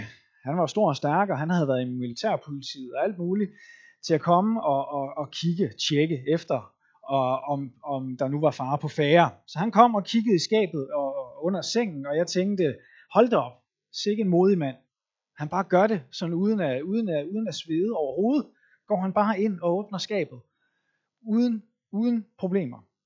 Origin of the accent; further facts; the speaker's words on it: Capital Region of Denmark, Denmark; selvom jeg kommer fra den anden side af åen, og jeg er indfødt bornholmer.